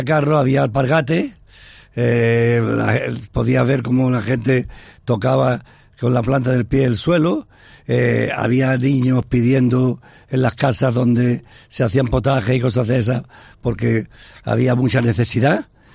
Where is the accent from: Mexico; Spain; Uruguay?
Spain; Torremolinos, Andalusia; yo me considero malagueño porque Torremolinos pertenece a Málaga, claro. Uh-huh. Pero torremolinense también porque allí viví los primeros años de mi vida. Después ya nos trasladamos a Málaga